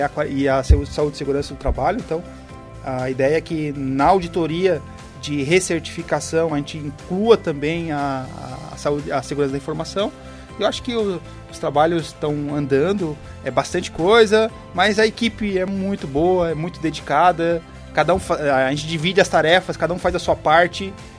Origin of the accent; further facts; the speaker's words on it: Criciúma, Santa Catarina, Brazil; eu sou de Criciúma, né, mas a gente já vem para cá há muitos anos